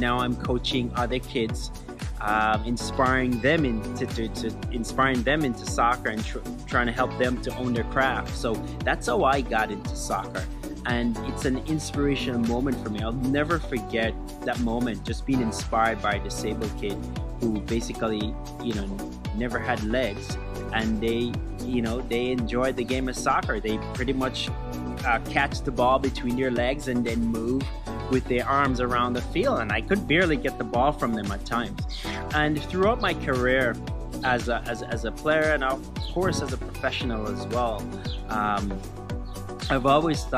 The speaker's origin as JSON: {"language": "English", "country": "Jamaica", "tie": "born or raised there", "said": "Growing up in Jamaica, you know, I wasn't as good as the other players that I used to play with."}